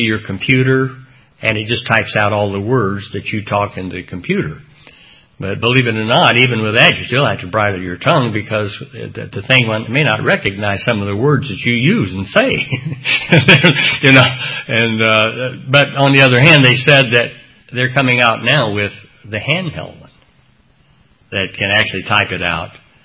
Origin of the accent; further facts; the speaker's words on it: Texas, United States; I said, "Well, I'm a Texan, and we just say whatever comes to our mind at the point in any way we want to say it